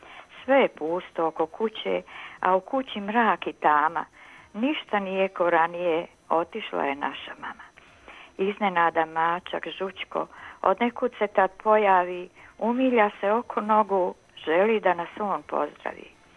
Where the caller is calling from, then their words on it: Prijedor, Republika Srpska, Bosnia & Herzegovina; Lijep je sunčan dan i kod nas u Prijedoru.